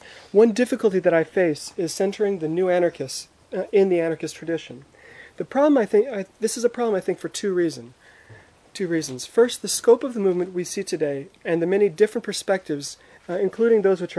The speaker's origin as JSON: {"language": "English", "region": "Connecticut", "country": "United States", "said": "I'm from Connecticut."}